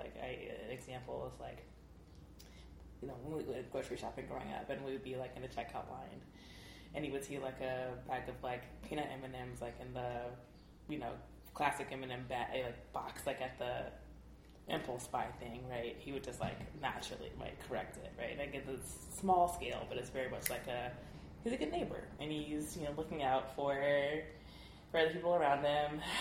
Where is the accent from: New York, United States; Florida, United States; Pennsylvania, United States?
Florida, United States; Jacksonville; now in Washington, United States; I live in D.C., I grew up in Florida, Jacksonville, Florida, and but all up and down the East Coast